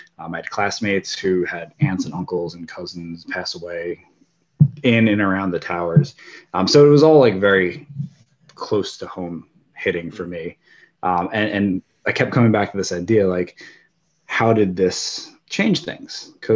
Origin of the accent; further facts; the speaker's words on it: New Jersey, United States; I grew up in New Jersey, so not too too far from you